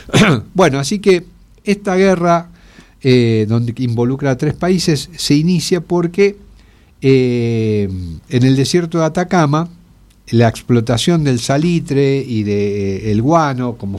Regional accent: Argentina; a nosotros digamos, como argentinos, nos falta mucho profundizar el conocimiento de la historia de Sudamérica

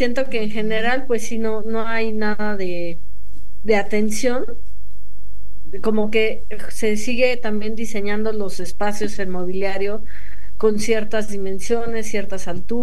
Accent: Mexico City, Mexico; also born or lived in Mérida / Cuernavaca; yo soy de Ciudad de México, nací aquí. Pero digo así porque me fui a Mérida, al sur del país, luego a Cuernavaca

